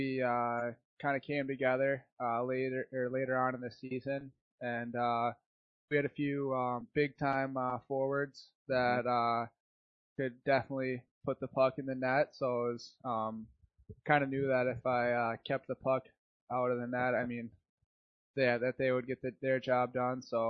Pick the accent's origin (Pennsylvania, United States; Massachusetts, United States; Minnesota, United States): Minnesota, United States; Stillwater; I grew up in Stillwater, Minnesota, and I've been playing hockey pretty much my whole life.